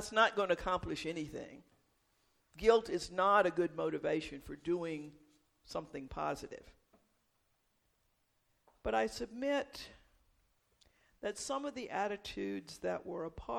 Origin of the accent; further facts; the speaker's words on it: the South, United States; I grew up in the South. Somehow we've managed to blame this whole thing on Southerners.